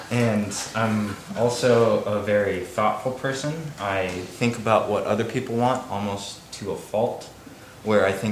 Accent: University Place, Washington, United States; I grew up in University Place, Washington, which is near Tacoma, with my sister Casey, who just finished her sophomore year at Boston University, studying anthropology, Spanish, and African studies.

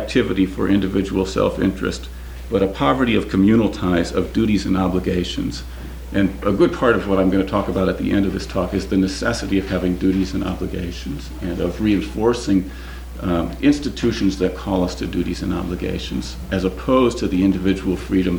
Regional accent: United States; I'm probably more interested in my life as an American in personality.

